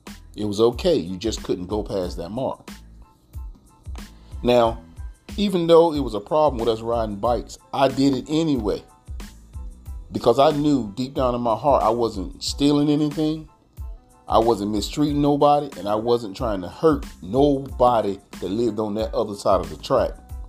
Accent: Bethel, North Carolina, United States; Even growing up in Bethel, North Carolina, that's a little town in eastern North Carolina where I'm from, the little town was divided by railroad tracks.

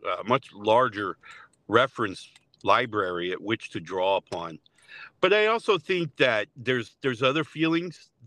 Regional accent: Ohio, United States; born there; also born or lived in New Jersey / Louisiana; I was born in Ohio, in the Midwest. We moved back to the East Coast.

